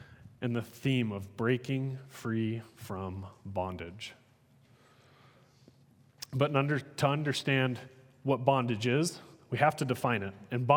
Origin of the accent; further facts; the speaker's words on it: Florence, Montana, United States; also born or lived in Missoula; now in Phoenix, United States; I was born and raised in Montana, actually. Missoula born, lived in Florence.